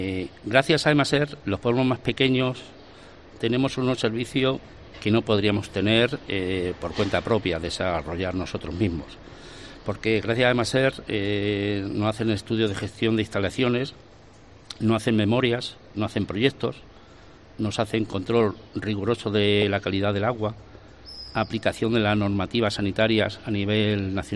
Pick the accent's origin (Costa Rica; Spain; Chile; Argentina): Spain; Almuradiel, Castilla-La Mancha; En mi pueblo, en Almuradiel.